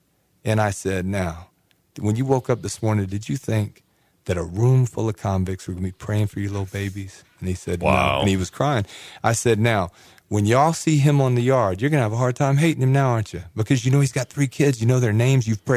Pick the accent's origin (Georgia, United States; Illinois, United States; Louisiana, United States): Georgia, United States; Atlanta; I'm from Atlanta. And, you know, I mean, that's the heart of the civil rights movement.